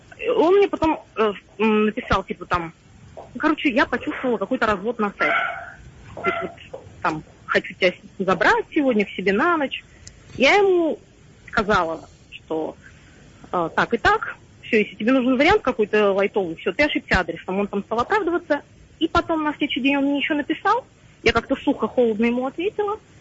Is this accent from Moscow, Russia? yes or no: yes; Moscow, Russia; Мне 30 лет, я из Москвы.